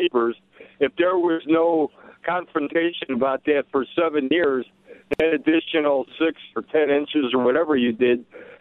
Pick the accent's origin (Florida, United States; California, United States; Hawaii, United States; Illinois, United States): Illinois, United States; Growing up in Illinois